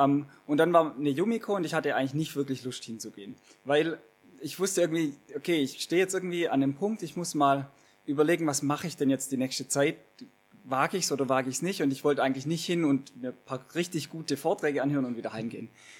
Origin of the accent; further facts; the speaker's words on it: Laichingen, Baden-Württemberg, Germany; Ich komme ganz aus der Nähe von hier, Laichingen, also so Richtung, wenn man die Autobahn Richtung Ulm fährt, da dann in der Nähe.